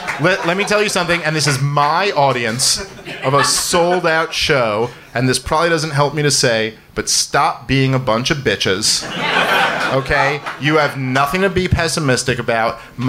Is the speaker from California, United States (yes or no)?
no; Brooklyn, New York, United States; And we grew up together in Brooklyn, New York.